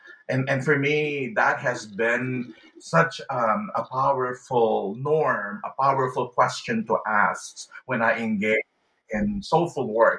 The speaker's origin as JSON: {"language": "English", "country": "Philippines", "tie": "born or raised there", "moved": "yes", "lives_now": "United States", "said": "And that is really quite different from the way I felt growing up in the Philippines, or the way I felt when I was attending church in California"}